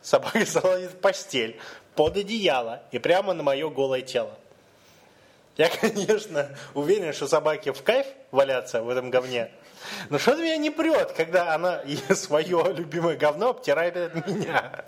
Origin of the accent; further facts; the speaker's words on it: Ukraine; Я из Украины, тут не так много людей, способных написать такую вещь